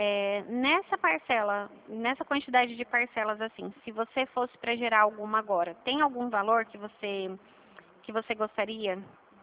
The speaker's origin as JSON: {"language": "Portuguese", "region": "São Paulo", "country": "Brazil", "said": "Eu sou do estado de São Paulo"}